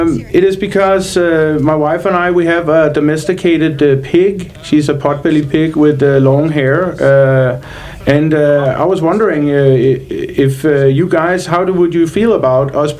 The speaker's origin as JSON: {"language": "English", "country": "Denmark", "second_language": "English", "said": "43 years old. I live over here with my wife. I'm here legally. I'm from Denmark, the country of Denmark. So if you can trace an accent or something with me, you might be right."}